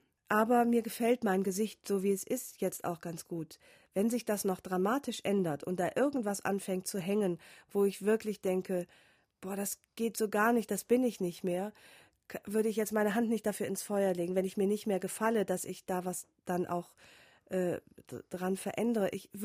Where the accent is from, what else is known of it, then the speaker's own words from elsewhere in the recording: Rhineland, Germany; Ich komme aus dem Rheinland, da hat es immer nur geregnet.